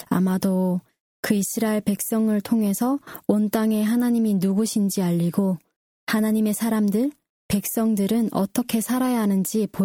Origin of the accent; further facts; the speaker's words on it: North Korea; 우리 고향 북조선 성도님들 또한 하나님 안에서 한 가족이 될 수 있고